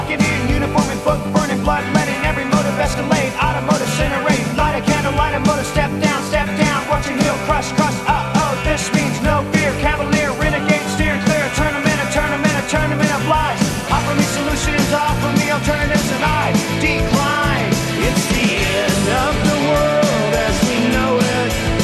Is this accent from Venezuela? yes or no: no; Spain; marcando bien ahí esa R que se nota que somos españoles.